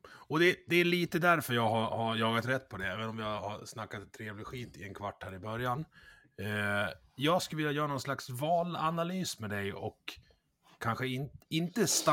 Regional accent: Leksand, Dalarna County, Sweden; Jo, jag är ju från Leksand, ja, som sagt.

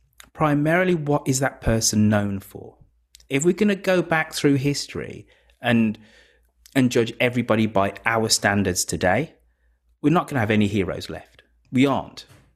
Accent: United Kingdom; as a Brit

